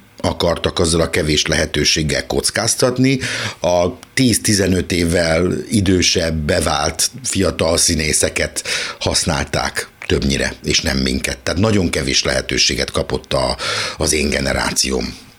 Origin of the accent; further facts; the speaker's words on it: Mezőcsát, Borsod-Abaúj-Zemplén, Hungary; Nekem nagyon jót tett, hogy Mezőcsáton egy kisvárosban vagy nagyközség, mindig a határán billegett, egy rendkívül jó ilyen kis értelmiségi környezetben